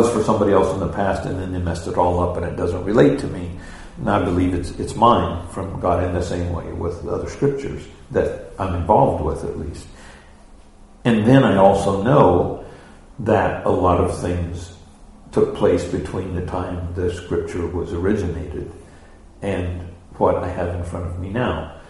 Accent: United States; I'm an American. I speak English.

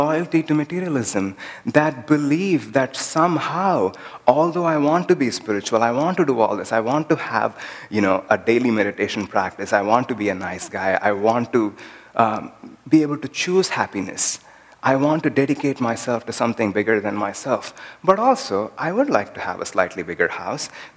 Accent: India; English is a second language; I remembered another expression that we often use in India. It's very commonly used in my mother tongue, especially

